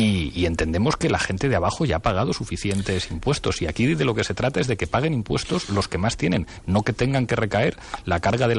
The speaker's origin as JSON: {"language": "Spanish", "town": "Soria", "region": "Castile and León", "country": "Spain", "tie": "born or raised there", "said": "me crié en Soria de pequeño y soy del Numancia."}